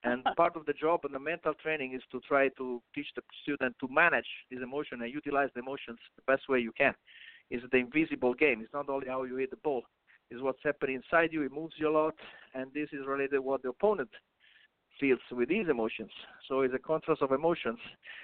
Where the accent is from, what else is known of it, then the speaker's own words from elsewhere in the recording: Rome, Lazio, Italy; So as I'm from Rome, as I said, it's very similar to the gladiator in Colosseum rules.